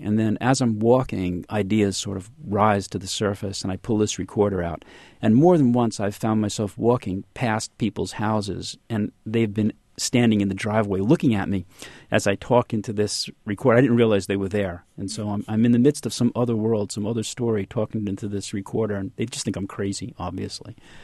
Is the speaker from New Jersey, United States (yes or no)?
yes; New Jersey, United States; moved away; I'm from New Jersey, and when I first moved to the South, after I was there a month or so, I would find myself slowing down and picking up a Southern accent